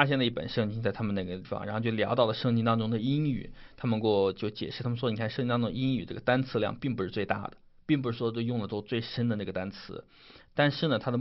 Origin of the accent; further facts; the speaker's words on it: China; 因为从小在国内长大嘛